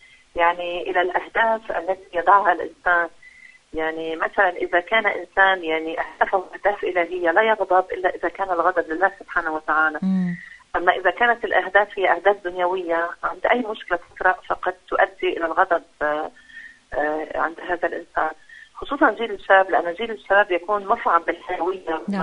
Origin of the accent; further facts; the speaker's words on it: Lebanon; كما حدث عندنا في لبنان، الناس الآن أصبحوا بلا بيت بلا منزل بلا مأوى